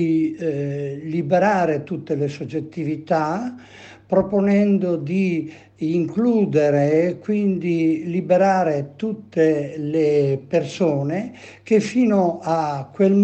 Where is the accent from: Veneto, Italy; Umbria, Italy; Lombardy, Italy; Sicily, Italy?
Veneto, Italy; Verona; sono di Verona, sono una donna transessuale